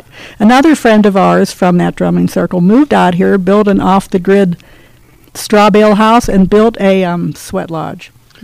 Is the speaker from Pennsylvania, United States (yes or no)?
yes; Pennsylvania, United States; also born or lived in Colorado Springs; No, I'm from Pennsylvania. I grew up near Pittsburgh.